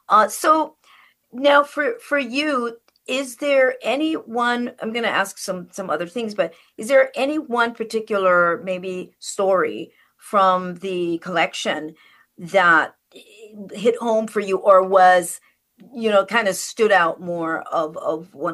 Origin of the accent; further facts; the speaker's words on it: Westmoreland, Jamaica; born there; I was born in Jamaica, in Westmoreland, in an area where it was very forest, you know, it's very forest-like, very much so, you know, so it's raining all the time.